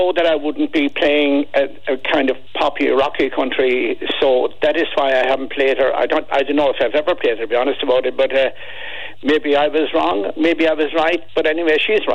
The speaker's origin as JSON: {"language": "English", "country": "Ireland", "said": "because the fact that I was from Ireland, he was very interested"}